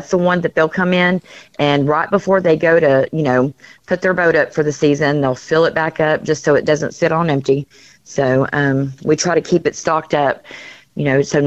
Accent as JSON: {"language": "English", "town": "Deer Park", "country": "United States", "said": "I want to say I'm from Deer Park, so we had names on our roads. They have numbers here"}